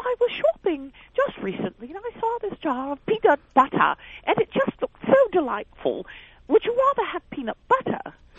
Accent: Montreal, Quebec, Canada; I was from Montreal, and that was what they all assumed anyway.

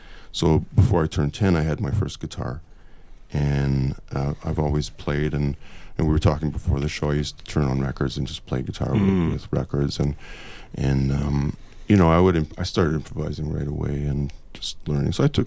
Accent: Montreal, Quebec, Canada; now in Toronto, Canada; because I'm from Montreal to sometimes appear to have an attitude towards Toronto

